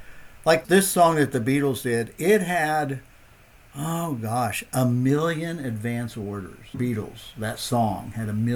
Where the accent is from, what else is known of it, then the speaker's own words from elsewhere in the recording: Kansas, United States; Growing up in Southeast Kansas, we were in the Bible Belt.